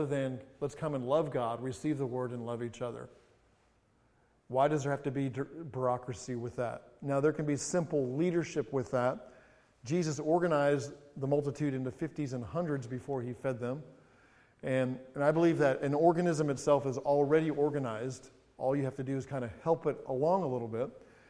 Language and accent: English; England, United Kingdom; growing up in England, it's so easy for me to get in that English brogue.